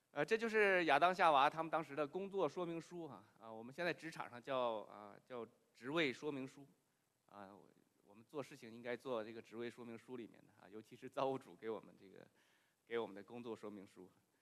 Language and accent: Chinese; Jiangsu, China; 我小时候是在这个江苏苏北长大，在那儿的时候，当地人管赚钱叫苦钱叫苦钱。